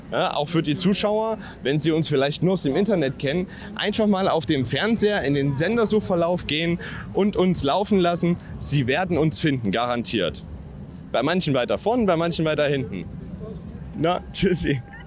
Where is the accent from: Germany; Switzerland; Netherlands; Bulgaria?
Germany; Erfurt, Thuringia; ich habe es als Erfurter kennengelernt, aber ursprünglich aus Weimar.